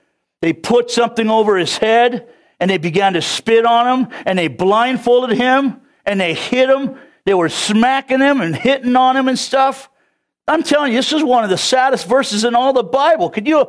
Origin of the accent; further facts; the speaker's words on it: California, United States; I thought the whole world had an accent, but not me. I'm from California, you know. And then I come out here and I got enlightened.